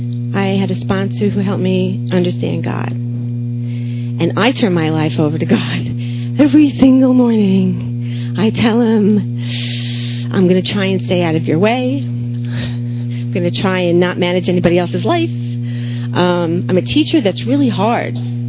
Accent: New England, United States; now in Florida, United States; That's the truth. I'm from New England. I like it when it's cold. I'm not so happy when it's hot.

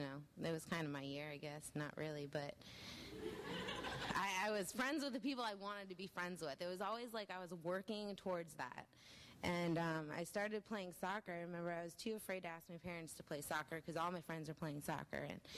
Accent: Bradenton, Florida, United States; born there; I was born in Bradenton, Florida.

